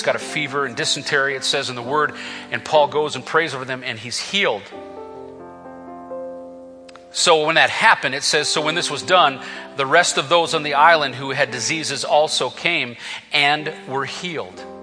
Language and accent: English; United States; I love America. I'm an American patriot. I'm standing here in front of the American flag.